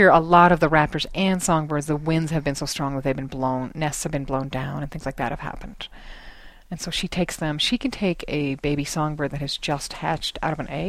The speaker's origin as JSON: {"language": "English", "region": "Arizona", "country": "United States", "tie": "born or raised there", "said": "You know, I grew up in Arizona"}